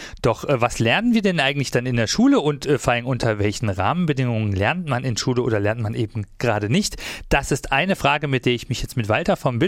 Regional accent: West Germany, Germany; moved away; Als ich komme ja aus dem Westen, hierher gezogen bin

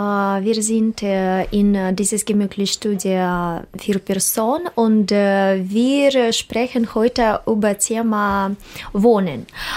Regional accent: Minsk, Belarus; German is a second language; moved away as an adult; now in Magdeburg, Germany; ich komme aus Minsk, aus Weißrussland und ich habe ganz positive Erfahrung leben in Deutschland und ich wohne in Magdeburg. Ich bin verheiratet mit einem deutschen Mann

